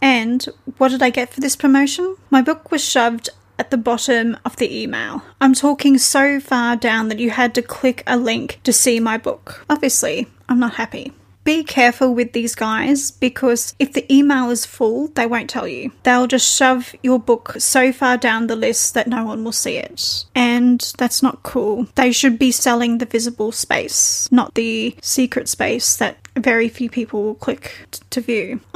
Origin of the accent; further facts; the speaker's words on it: Brisbane, Queensland, Australia; I grew up in Brisbane, Australia, which has a similar temperature to the state of Florida.